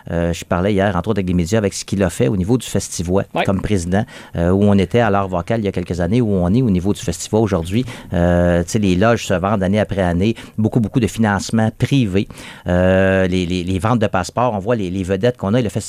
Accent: Trois-Rivières, Quebec, Canada; je suis quelqu'un de Trois-Rivières. J'ai Trois-Rivières tatoué sur le cœur.

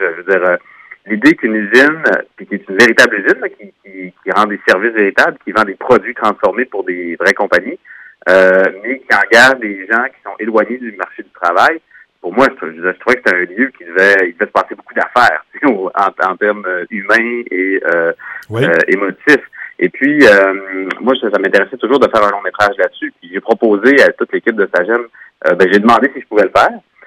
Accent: Roberval, Quebec, Canada; moved away as an adult; j'ai grandi à Roberval, puis j'ai longtemps travaillé pour mon père aussi, là, sur la ferme maraîchère. Je suis parti, j'ai quitté quand j'avais à peu près 18 ans

